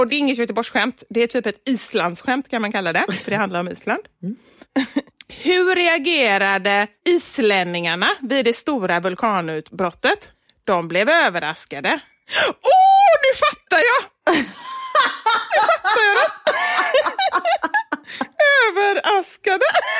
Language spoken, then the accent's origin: Swedish; Gothenburg, Västra Götaland County, Sweden; trots att det bara är jag som är göteborgare